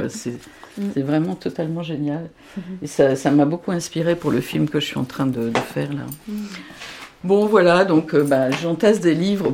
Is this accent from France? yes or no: yes; Beauvais, Hauts-de-France, France; Quand j'étais enfant, c'était à Beauvais